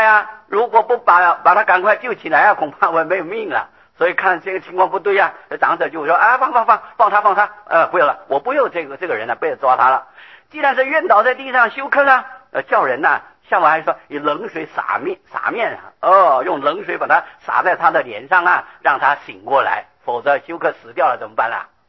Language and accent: Chinese; Pingtung County, Taiwan; 那我们屏东人的客家话就冲快啊